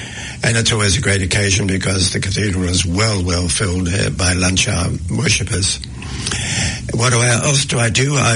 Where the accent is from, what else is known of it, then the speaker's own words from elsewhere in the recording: Hastings, Hawke's Bay, New Zealand; born there; the earthquake was in May 1931, and I was in my mother's womb at the time in Hastings, because I was born in September of that year.